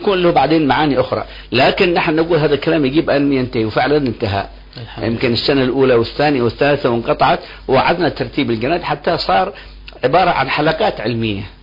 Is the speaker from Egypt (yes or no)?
no; Yemen; نحن انتقلنا من اليمن إلى بلدان أخرى وعايشنا المجتمع،